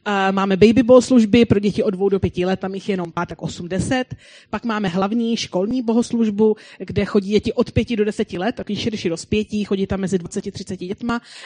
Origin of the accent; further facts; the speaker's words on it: Plzeň, Plzeň Region, Czechia; now in Brno, Czechia; A předtím ještě jsem sloužila v Plzni, odkud pocházím